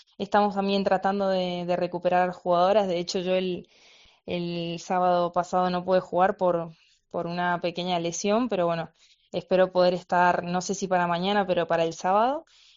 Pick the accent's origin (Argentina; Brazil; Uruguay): Argentina; now in Spain; Solo con Maca, dos argentinas.